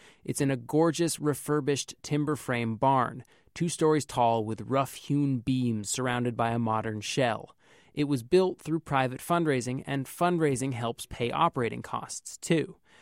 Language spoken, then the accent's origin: English; Gilmanton, New Hampshire, United States; I grew up in Gilmanton, and my parents have a pro-library sign in their yard.